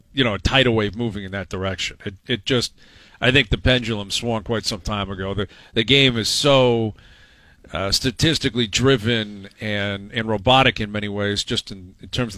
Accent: Canada; Like, as a Canadian, of course.

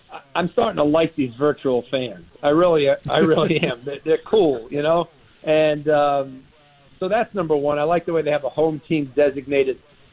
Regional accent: Boston, Massachusetts, United States; And I'm going with the Boston Celtics. My hometown team. But, yeah, it's my hometown team, guys. I grew up 5 minutes from the old Boston Garden

